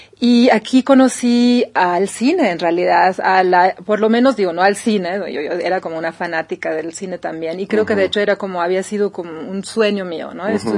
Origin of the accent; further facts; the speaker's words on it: Heidelberg, Baden-Württemberg, Germany; Spanish is a second language; also born or lived in Berlin; soy de Heidelberg, ¿no?